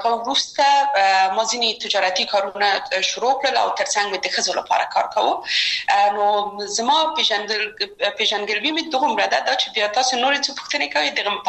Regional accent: Kabul, Afghanistan; زه اصلا د میدان وردګ ولایت یم او په کابل کې بیا زیږیدلې یم، په کابل کې زیږیدلې یم، په کابل کې لوی اسوم، په کابل کې می درسونه وویل او ټول کارونه فعالیتونه می په کابل کې و. ما ابتدایی درسونه د خوانځي په فردوسی مکتب کې ولوستل،

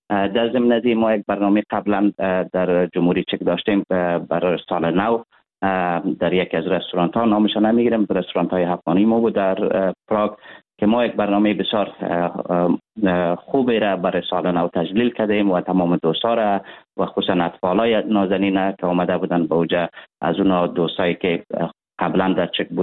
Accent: Afghanistan; کل ما یک افغان هستیم

